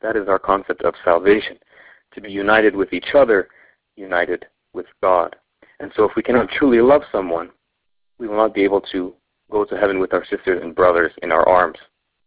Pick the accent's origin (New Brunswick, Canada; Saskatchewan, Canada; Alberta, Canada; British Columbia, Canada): British Columbia, Canada; Vancouver; near my hometown in Vancouver, B.C., up in Western Canada.